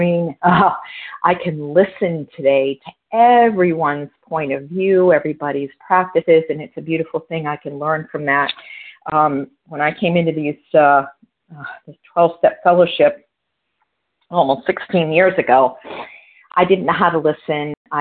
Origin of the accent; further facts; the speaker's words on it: New Hampshire, United States; now in Sparks, United States; is in Sparks, and I hail from New Hampshire.